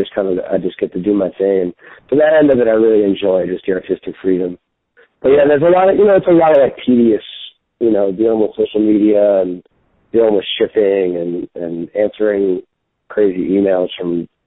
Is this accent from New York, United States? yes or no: no; New Orleans, Louisiana, United States; Well, I lived there as a child. I was exposed to some jazz when I was a kid.